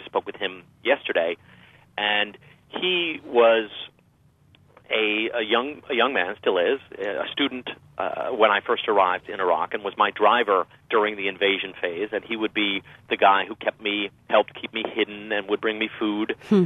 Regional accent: New York City, New York, United States; I'm from New York originally, which is by definition a very international city.

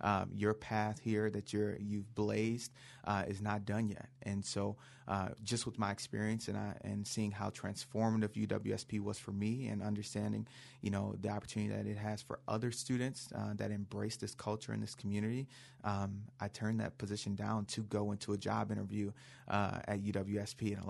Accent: Detroit, Michigan, United States; I came from Detroit, Michigan. Unfortunately, that does make me a diehard Lions fan.

